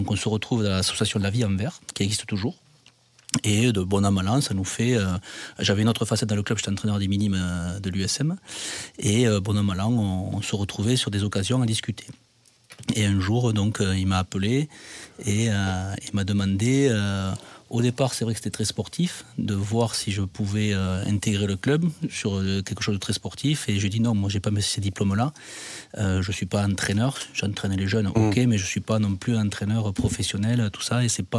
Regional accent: Montauban, Occitanie, France; Et voilà, et Montalbanais.

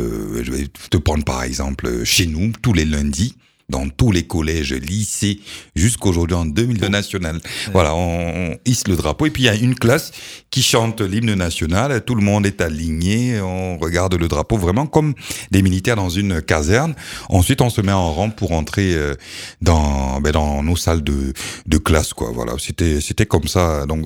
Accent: Cameroon; parce qu'il y a aussi des collèges professionnels chez nous au Cameroun

